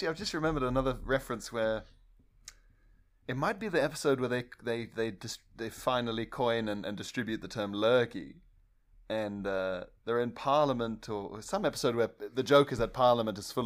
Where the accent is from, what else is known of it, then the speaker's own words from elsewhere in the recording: South Africa; now in United Kingdom; the only reason that I can do jokes about South Africa or being South African or anything in the UK